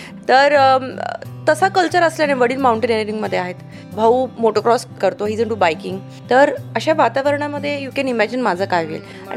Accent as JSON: {"language": "Marathi", "town": "Pune", "region": "Maharashtra", "country": "India", "tie": "born or raised there", "also_born_or_lived": "Mysore", "said": "मूळची मी पुण्याची आहे. आई फक्त बाळणपणासाठी तिकडे मैसूरला गेली होती, पण थोड्याच दिवसात आय थिंक 15-20 दिवसात मी परत आले होते पुण्याला, तर मी पुण्याचीच आहे."}